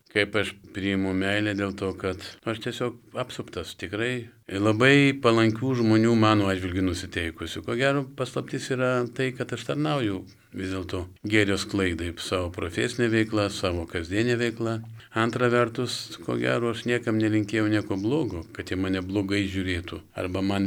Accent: Pavilnys, Vilnius County, Lithuania; born there; aš gimiau Pavilnyje, žinot, yra Balmantas, yra labai labai gražus gamtos kampelis. Žemutiniam Pavilnyje, ne viršutiniam, ten yra tik keli namukai šalia Balmanto

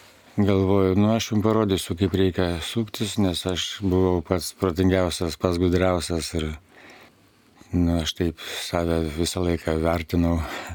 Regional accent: Kaunas, Kaunas County, Lithuania; born there; 63 metai. Jaunikaitis. Gimiau Kaune, Lietuvių gatvėje.

